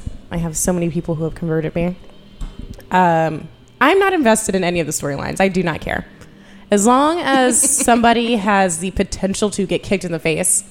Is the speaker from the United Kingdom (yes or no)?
no; Bristow, Virginia, United States; I'm from Bristow, Virginia, and I went to college in West Virginia where my family is from